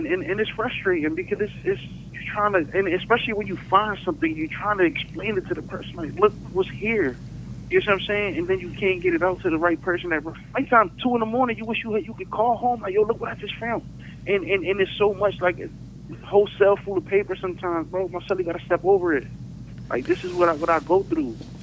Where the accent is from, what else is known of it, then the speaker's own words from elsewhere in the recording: Philadelphia, Pennsylvania, United States; North Philly, right? I had a good childhood, man, to be honest.